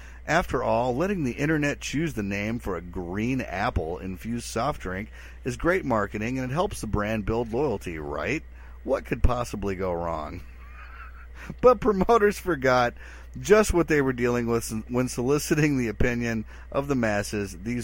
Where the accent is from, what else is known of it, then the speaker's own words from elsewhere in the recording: Wisconsin, United States; I'm from Wisconsin. We call it pop.